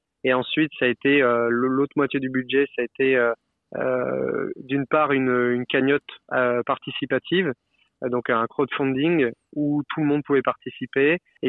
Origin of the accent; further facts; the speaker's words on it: Brittany, France; parce que du coup, je suis de Bretagne, donc ça me tenait vraiment à cœur.